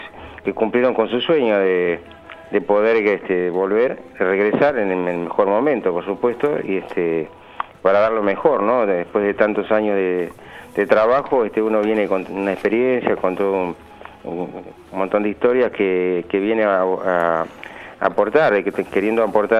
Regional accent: Montevideo, Uruguay; also born or lived in Buenos Aires; now in Colonia, Uruguay; pues es que yo soy montevideano.

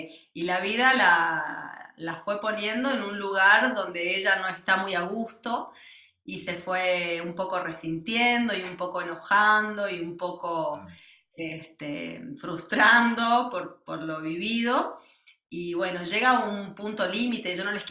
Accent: Mendoza, Argentina; now in Uruguay; yo soy argentina, soy de Mendoza

